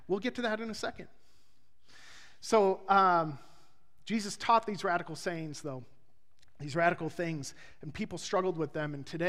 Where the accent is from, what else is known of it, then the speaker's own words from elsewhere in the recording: Phoenix, Arizona, United States; Well, I grew up in Phoenix, so everybody had a pool, okay?